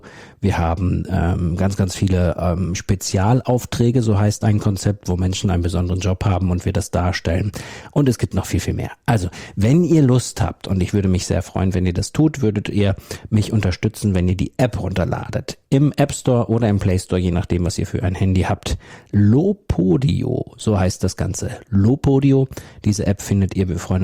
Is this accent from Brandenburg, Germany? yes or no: no; North Rhine-Westphalia, Germany; der Kreis Soest, das ist mein Heimatort sozusagen